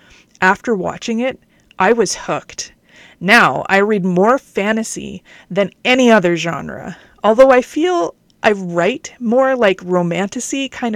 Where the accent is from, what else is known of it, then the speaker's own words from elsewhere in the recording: Canada; I'm a Canadian author